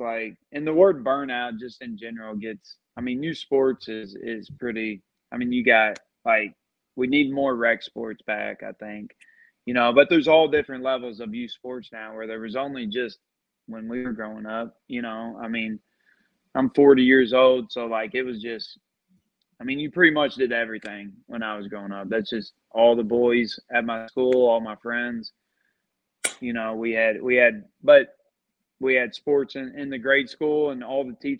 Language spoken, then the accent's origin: English; Indiana, United States; So, I mean, I was born and raised in Indiana, and I mean, I grew up and playing all sports